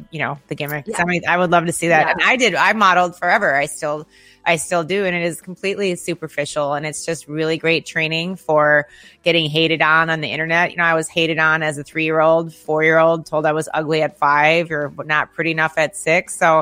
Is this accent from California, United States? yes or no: no; St. Paul, Minnesota, United States; born there; I was born in St. Paul. I was born in St. Paul, Minnesota.